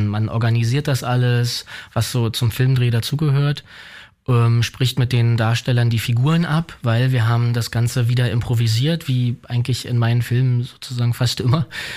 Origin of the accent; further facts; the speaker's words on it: Berlin, Germany; vielleicht auch als Berliner